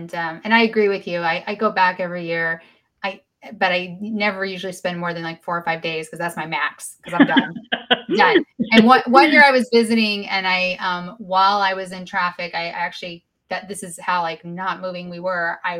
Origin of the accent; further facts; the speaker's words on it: Southeast, United States; also born or lived in Los Angeles; But I'm from the Southeast. I grew up all over the Southeast.